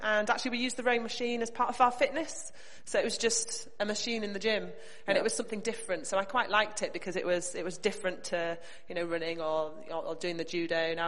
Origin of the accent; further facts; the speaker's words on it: Yorkshire and the Humber, United Kingdom; Yeah, I grew up in Yorkshire, in a sporty home.